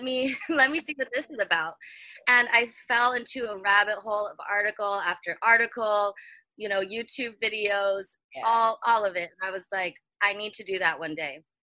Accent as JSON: {"language": "English", "town": "San Diego", "region": "California", "country": "United States", "tie": "born or raised there", "said": "Even though I grew up in a Navy town, I grew up in San Diego, California."}